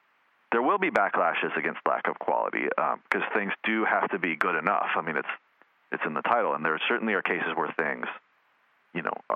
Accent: California, United States; I grew up way out in the Mojave Desert, so I could go record shopping, so I could buy albums, because we just couldn't get music.

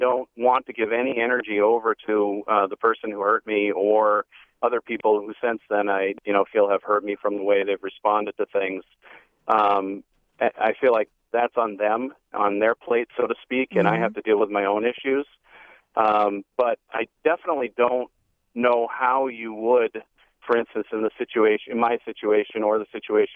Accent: Ireland; I'm also Irish, and I can get angry about it.

